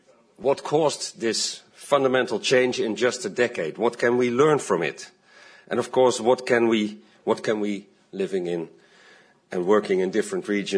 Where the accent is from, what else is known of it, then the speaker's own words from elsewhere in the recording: Netherlands; English is a second language; during the World Gas Conference in the capital of my home country, in Amsterdam.